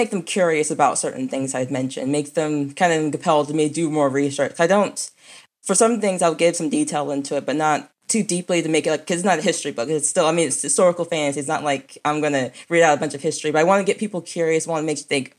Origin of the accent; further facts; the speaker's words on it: Virginia, United States; I grew up in Virginia, which is like every part of the state is covered in history.